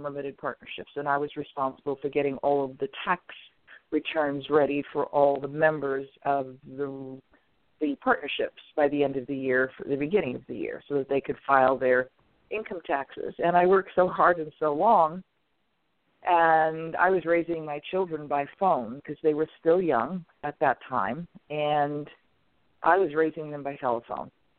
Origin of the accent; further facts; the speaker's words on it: East Coast, United States; You know, I come from the East Coast. We work hard there.